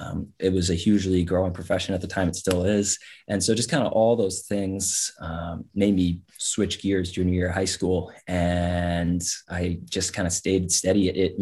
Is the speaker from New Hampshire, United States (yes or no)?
yes; Salem, New Hampshire, United States; I'm originally from Salem, New Hampshire.